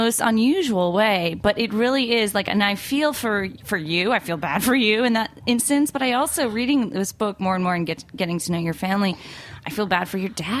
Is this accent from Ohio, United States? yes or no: no; New Jersey, United States; Maybe because I'm also from Jersey.